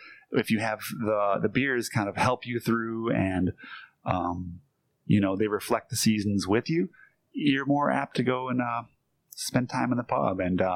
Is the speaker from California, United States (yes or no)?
no; Green Bay, Wisconsin, United States; I grew up in Green Bay, so it's kind of in the blood.